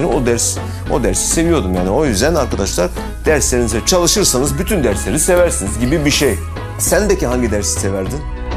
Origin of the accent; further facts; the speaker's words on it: Sivas, Turkey; Ben de Sivaslıyım bu arada.